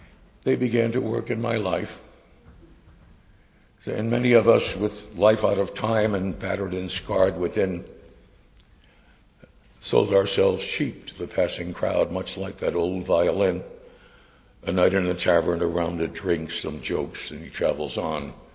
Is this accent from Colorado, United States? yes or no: no; New Jersey, United States; I grew up in New Jersey. We didn't have any crops.